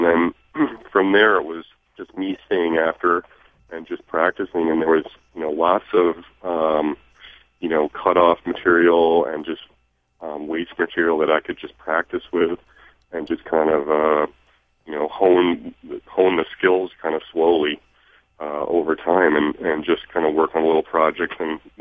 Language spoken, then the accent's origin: English; New York, United States; Well, I grew up in upstate New York. And we started out kind of in the suburbs.